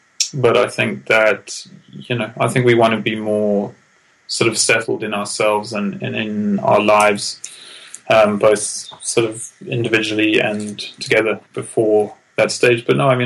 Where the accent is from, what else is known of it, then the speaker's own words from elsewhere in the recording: England, United Kingdom; accent: English; it doesn't have the same connotation as if he makes fun of my English accent because of the different power dynamics.